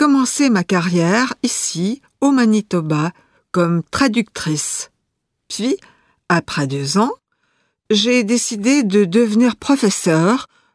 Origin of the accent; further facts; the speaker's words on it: Grand Est, France; now in Canada; Je suis originaire de l'Alsace, en France.